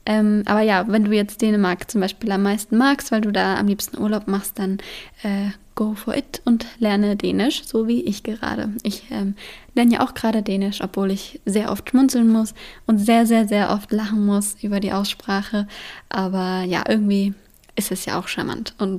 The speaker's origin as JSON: {"language": "German", "country": "Germany", "said": "Deswegen finde ich, als Deutscher ist Schwedisch noch leichter zu lernen als die anderen Sprachen."}